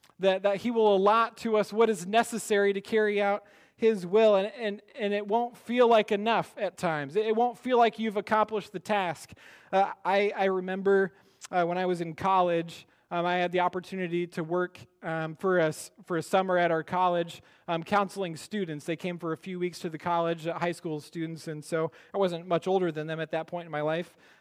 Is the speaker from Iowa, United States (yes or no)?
yes; Iowa, United States; many of you know I grew up in Iowa, and I remember saying, you know, I'm just a kid from Iowa.